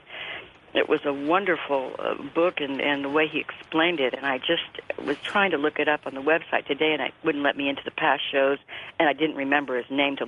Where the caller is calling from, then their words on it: California, United States; I'm about 3 miles south of San Francisco.